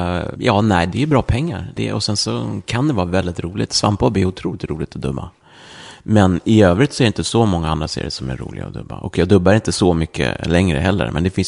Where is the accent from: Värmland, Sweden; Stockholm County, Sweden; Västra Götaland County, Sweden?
Stockholm County, Sweden; Täby; accent: Stockholm; Jag kommer från Täby, men jag har bott också mycket i Stockholms innerstad också. Jag är nog väldigt mycket stockholmare i mitt sätt att prata.